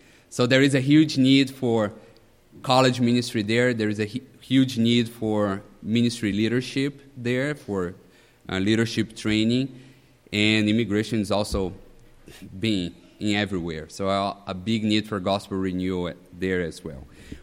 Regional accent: Brazil; As I mentioned before, we came from Brazil

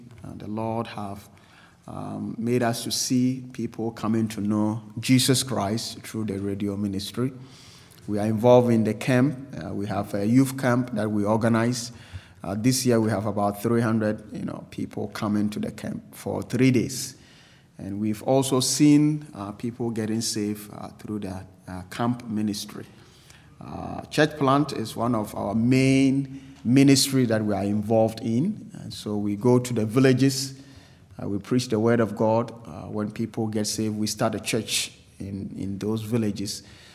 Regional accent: Ghana; I'm from Ghana, West Africa, and the Lord made it possible for me to come to Baptist College of Ministry in 2008

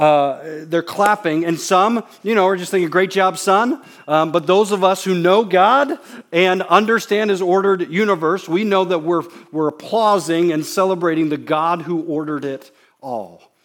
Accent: Florida, United States; also born or lived in Naples / Fort Myers; I mentioned that I'm from Florida, lived on the Gulf Coast, at Naples, Fort Myers, and we would go see sunsets.

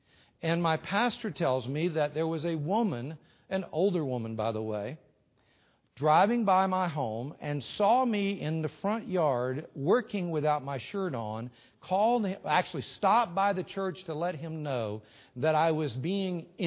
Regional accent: Lakeland, Florida, United States; I grew up in Florida, in Lakeland, Florida. Very hot there, obviously.

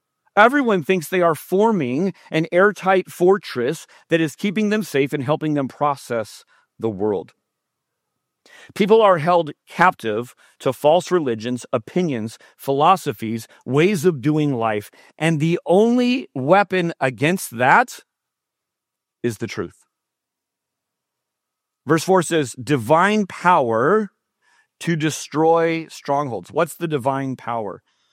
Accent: San Jose, California, United States; And I was from San Jose, like a couple of miles away.

